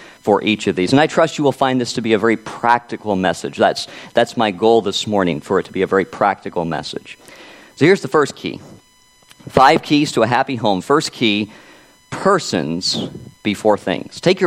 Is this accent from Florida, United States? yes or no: yes; Florida, United States; I first heard this outline preached by a former pastor of mine growing up in Florida, Pastor Jerry Lancaster.